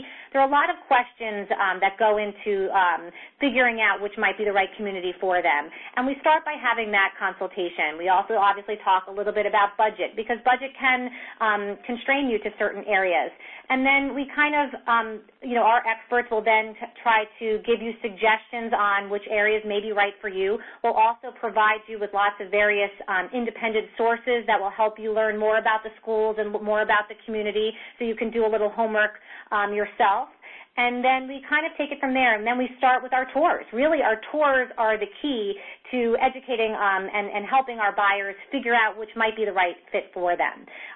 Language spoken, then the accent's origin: English; New York, United States; we were raised in Westchester, so when we started our search, we wanted to go back where we grew up.